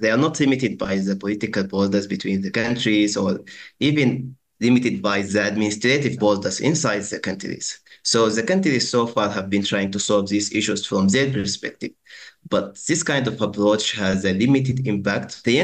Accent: Sudan; I'm from Sudan, and I currently work as a water and sanitation regional consultant

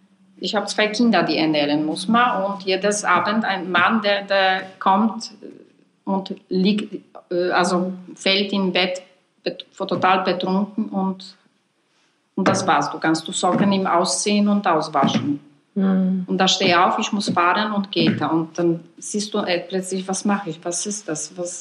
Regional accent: Warsaw, Masovian Voivodeship, Poland; born or raised there; German is a second language

